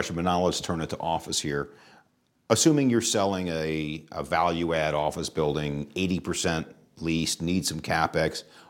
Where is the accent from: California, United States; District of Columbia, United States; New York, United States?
New York, United States; Queens; I grew up in Queens.